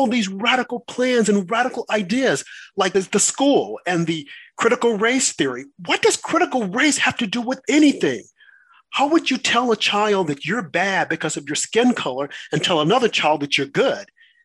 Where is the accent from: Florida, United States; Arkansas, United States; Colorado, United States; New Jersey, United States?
Arkansas, United States; I look at my home state of Arkansas.